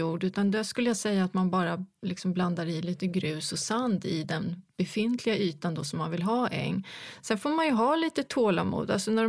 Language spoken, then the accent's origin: Swedish; Sweden; Och sen visade det sig att de kunde inte betala ut, för jag var från Sverige.